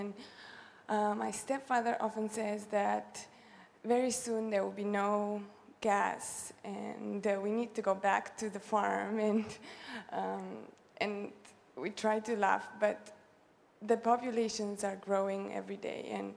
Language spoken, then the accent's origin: English; Bulgaria; I'm from Bulgaria.